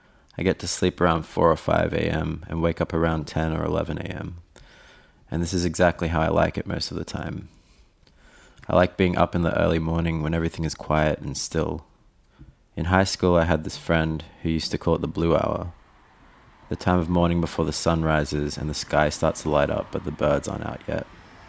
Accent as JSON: {"language": "English", "town": "Brisbane", "region": "Queensland", "country": "Australia", "said": "I'm a writer from Brisbane."}